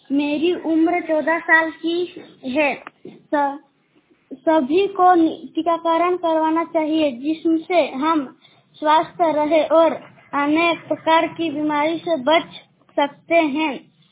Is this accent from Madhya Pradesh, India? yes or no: yes; Barwani, Madhya Pradesh, India; मैं जिला बड़वानी का निवासी हूँ।